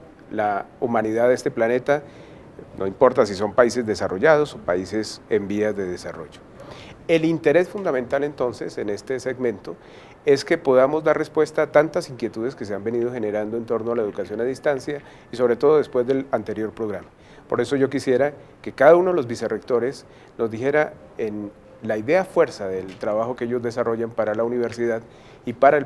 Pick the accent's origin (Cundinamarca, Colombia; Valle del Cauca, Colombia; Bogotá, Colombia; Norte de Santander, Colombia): Bogotá, Colombia; Yo soy bogotano.